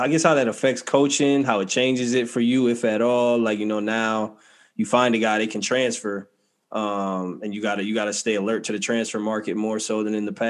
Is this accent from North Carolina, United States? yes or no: no; Minneapolis, Minnesota, United States; Yeah, I'm from Minneapolis, and he went to my high school